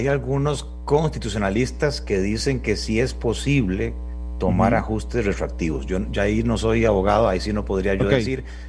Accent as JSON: {"language": "Spanish", "country": "Costa Rica", "said": "somos más que Noruega, más que Dinamarca, más que Finlandia"}